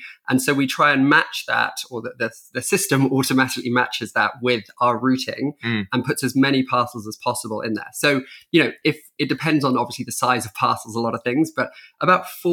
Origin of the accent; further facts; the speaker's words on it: Netherlands; I grew up in the Netherlands. I have an old Dutch bike.